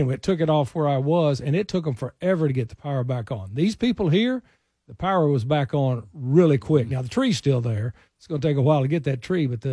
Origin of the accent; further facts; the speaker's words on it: Texas, United States; I grew up in West Texas, and so we're really familiar with it.